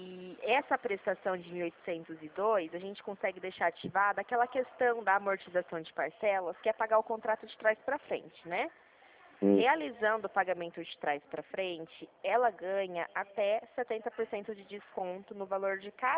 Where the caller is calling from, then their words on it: Dracena, São Paulo, Brazil; Ah, sim, eu falo daqui de Dracena, bem mais no interior de São Paulo.